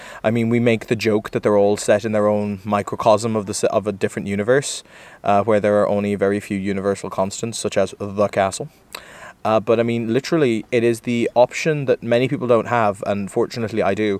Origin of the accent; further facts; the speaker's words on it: Ireland; I am originally from Ireland